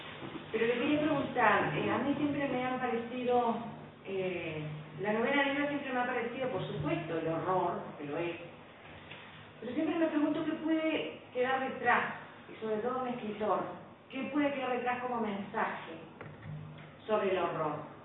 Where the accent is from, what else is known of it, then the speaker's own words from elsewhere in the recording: Uruguay; soy una escritora uruguaya